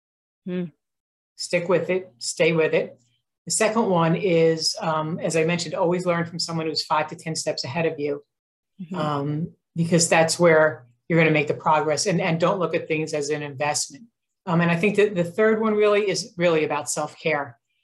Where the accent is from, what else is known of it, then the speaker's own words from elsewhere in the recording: Edison, New Jersey, United States; I win the Entrepreneur of the Year award in New Jersey and Edison, where I grew up. So it's my hometown